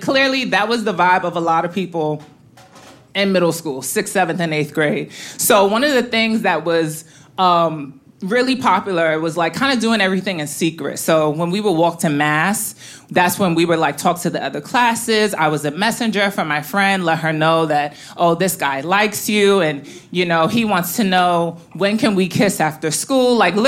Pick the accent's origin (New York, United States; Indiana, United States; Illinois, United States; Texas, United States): New York, United States; Brooklyn; We got, like, you know, old school Italians from Brooklyn, and I'm from Bed-Stuy, so we had that, Fort Greene, like literally all over.